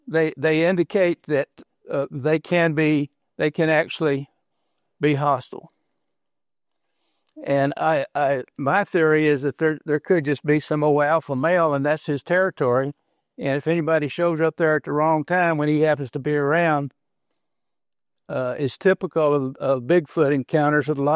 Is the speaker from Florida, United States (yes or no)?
no; Sour Lake, Texas, United States; The other incident was reported to me just a few weeks ago by a young man from my hometown there in Sour Lake.